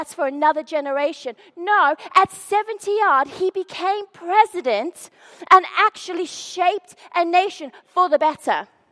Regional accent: South Africa; because I'm South African

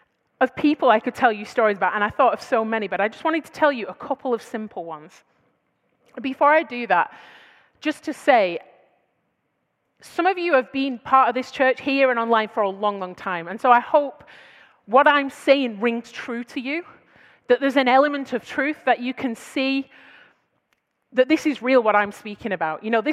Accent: United Kingdom; Now, I'm British, okay? So the British reserve in me was like, no

